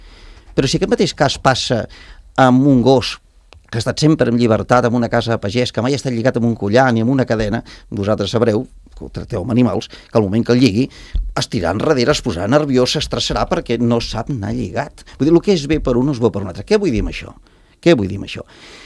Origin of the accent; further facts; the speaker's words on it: Puigcerdà, Catalonia, Spain; Jo sóc de la Cerdanya, sóc de Puigcerdà, com sabreu, és una zona on hi ha molts prats